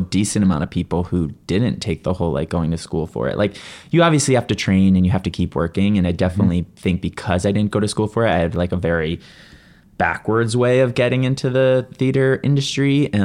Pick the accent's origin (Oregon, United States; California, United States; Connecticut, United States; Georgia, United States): Connecticut, United States; I'm from Connecticut. I don't think I said that. So it's not that far.